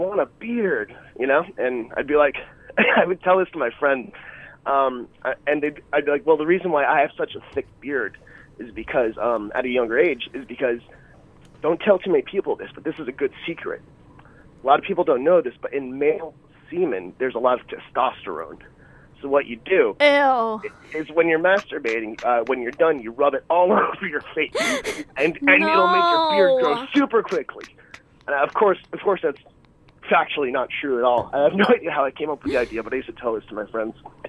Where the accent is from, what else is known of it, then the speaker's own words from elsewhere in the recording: New Jersey, United States; I'm from North Jersey.